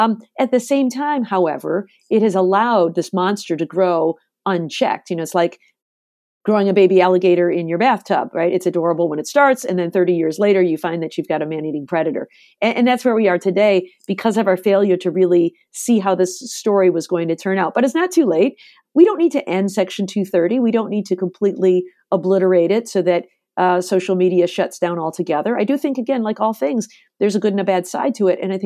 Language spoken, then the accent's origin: English; Detroit, Michigan, United States; I'm from Detroit, where, you know, the auto industry is what has made us go.